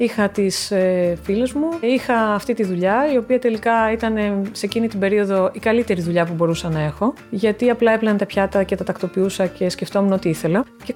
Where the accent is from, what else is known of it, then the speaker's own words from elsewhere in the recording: Central Greece, Greece; Γεννήθηκα σε μια αγροτική περιοχή της Εύβοιας. Παρ' όλα αυτά, από μικρή ζώντας εκεί στο χωριό μου